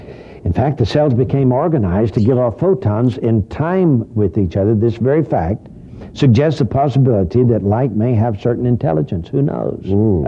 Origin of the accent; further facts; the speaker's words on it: Texas, United States; accent: Texas; With my Texas